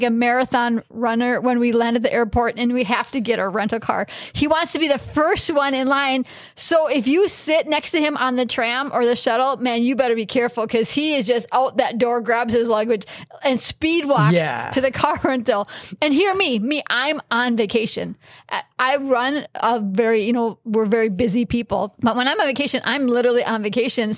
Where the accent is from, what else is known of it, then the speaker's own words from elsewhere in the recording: Minnesota, United States; Yeah, we're from Minnesota.